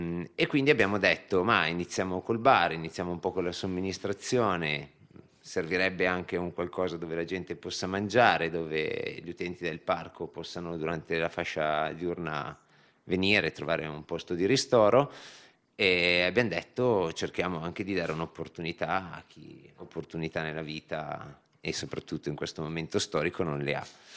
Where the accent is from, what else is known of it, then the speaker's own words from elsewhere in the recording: Melegnano, Lombardy, Italy; perché siamo di Melegnano